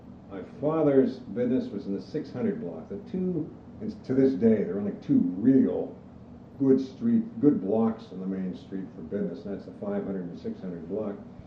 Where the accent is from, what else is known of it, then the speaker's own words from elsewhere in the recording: Sewickley, Pennsylvania, United States; born there; I was born in the Swickley Hospital, which is the town just before you get to Leedsdale, on the way to Ambridge. I have, as I say, very fond memories of the town.